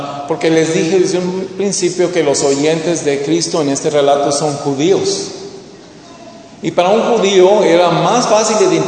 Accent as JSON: {"language": "Spanish", "country": "Mexico", "said": "como mexicanos a veces nos identificamos más con Hidalgo."}